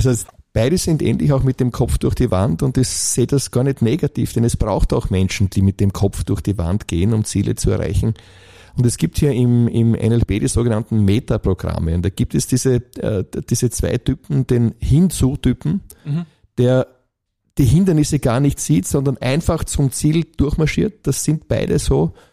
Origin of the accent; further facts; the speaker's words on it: Burgenland, Austria; ich bin Gemeinderat in meiner Heimatgemeinde, wo ich lebe. Eine kleine Stadt mit 6.000 Einwohnern im südlichen Burgenland.